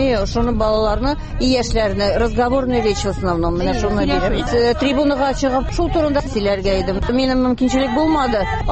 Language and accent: Tatar; Uzbekistan; accent: Uzbek; Татарча өйрәнә башласак, акцентым үзбәкчә әйтәләр.